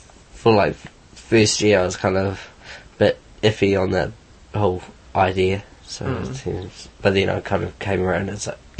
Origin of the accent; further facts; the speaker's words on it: Masterton, Wellington, New Zealand; Masterton.